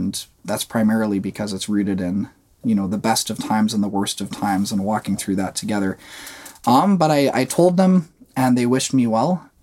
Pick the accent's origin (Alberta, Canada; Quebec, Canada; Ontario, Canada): Alberta, Canada; Calgary; now in Edmonton, Canada; I'm born in Edmonton, even though I was raised in Calgary for 17 years, now after 3 years in Edmonton